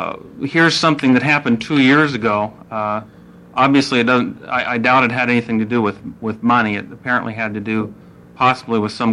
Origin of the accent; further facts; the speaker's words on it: Oregon, United States; I was born in Oregon and been a resident of Oregon all my life.